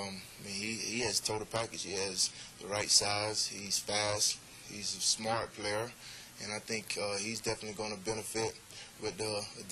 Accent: Florida, United States; Cause I'm from North Florida, he's from down south, so it's not like we see each other all the time.

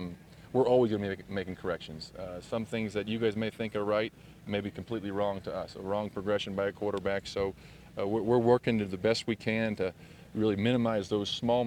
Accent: California, United States; And coming back out west, you know, I'm from California, so it's great to get back out this way.

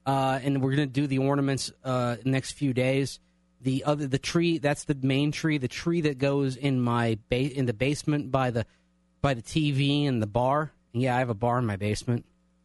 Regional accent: Florida, United States; I'm from Florida, so it doesn't affect me.

